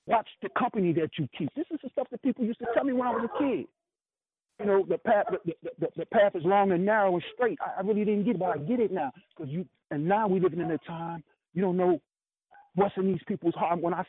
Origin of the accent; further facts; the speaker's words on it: Brooklyn, New York, United States; I was raised up in Brooklyn, East New York. I went to Frankie K. Lane High School, PS 202, down the street from 64. Cypress Hill Project, I used to stay in all the time.